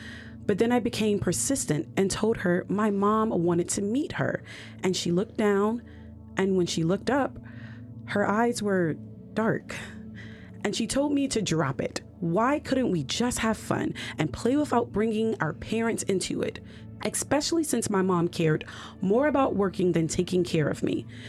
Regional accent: Midwest, United States; I grew up in the Midwest in the 80s when parents used to let their kids climb trees, swim in rivers, chase fireflies

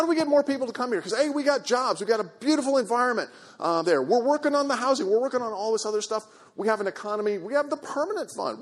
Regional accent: Ohio, United States; now in Alaska, United States; I grew up in Ohio, and I never saw snow like that.

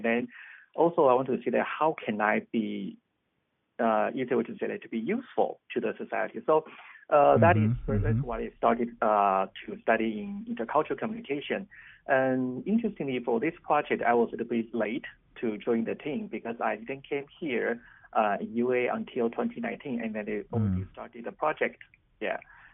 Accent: Taiwan; also born or lived in Kuwait; now in United States; Personally, I'm an immigrant myself. I was born and raised in Taiwan. So, I've been moving from one place to another for, like, many years. As Yai introduced me that I've been to Kuwait, I've been in here in the United States.

